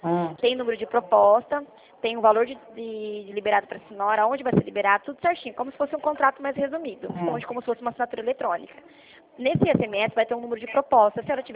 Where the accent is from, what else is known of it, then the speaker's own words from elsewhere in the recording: Presidente Prudente, São Paulo, Brazil; eu sou de Presidente Prudente.